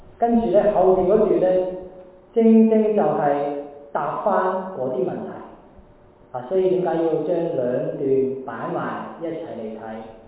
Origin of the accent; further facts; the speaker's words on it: Hong Kong; 我们中国人香港人就是等到颈都长啊